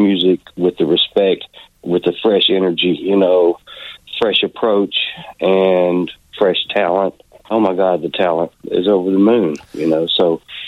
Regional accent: Mississippi, United States; Well, I grew up in folk tradition, you know, so I'm from Mississippi. I continue to reside in Mississippi.

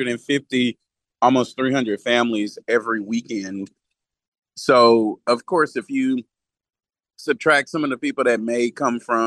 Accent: Houston, Texas, United States; I'm originally from Houston, Texas. The whole city dang near is in a floodplain.

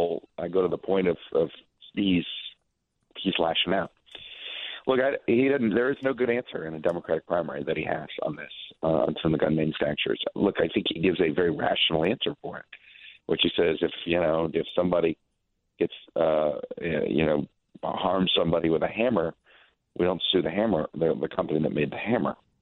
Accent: Miami, Florida, United States; I grew up in Miami, and hockey just wasn't a sport down there.

